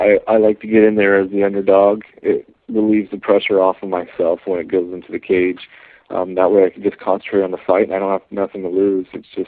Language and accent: English; Alaska, United States; A lot of people underestimate us just because we're from Alaska